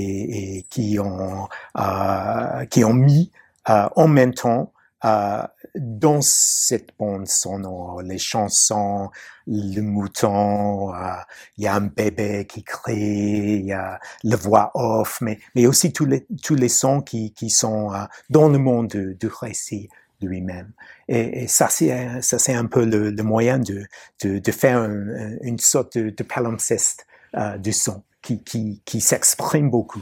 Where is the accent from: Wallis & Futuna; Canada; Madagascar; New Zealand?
New Zealand; also born or lived in Australia; now in United States; J'ai grandi en Nouvelle-Zélande